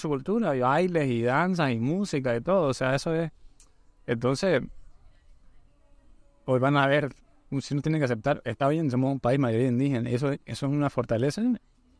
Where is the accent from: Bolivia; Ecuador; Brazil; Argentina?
Bolivia; ahorita que vengo de Brasil, imagínate, es como que hasta ellos reaccionaban, pucha, los bolivianos no viajan tanto, me decían. Es raro ver bolivianos por acá, yo.